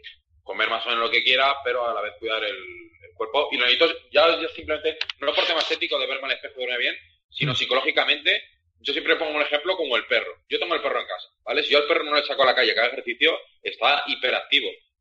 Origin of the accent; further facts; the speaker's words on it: Valencia, Valencian Community, Spain; bueno, soy de Valencia